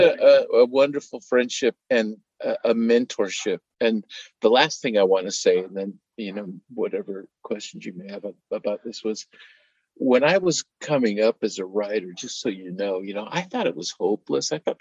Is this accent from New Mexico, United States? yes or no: yes; New Mexico, United States; I come from New Mexico and it's desert. I've never had fresh fruit.